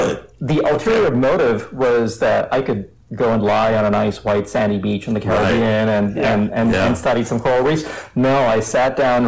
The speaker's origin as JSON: {"language": "English", "town": "Mumbai", "region": "Maharashtra", "country": "India", "tie": "born or raised there", "said": "So I grew up in Bombay, which is a city of about 20 million people. Not a lot of nature, not a lot of wild elephants."}